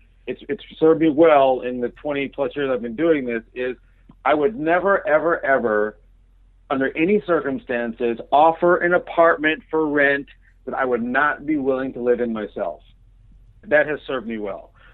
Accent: Ann Arbor, Michigan, United States; I'm from Ann Arbor, as you know

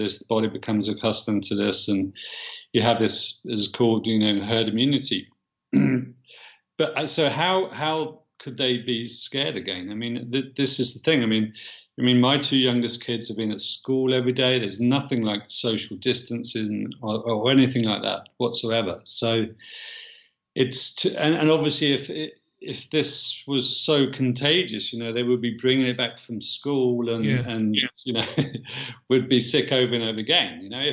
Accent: United Kingdom; Being a Brit and seeing what was happening to my brother's kids and to the rest of the country

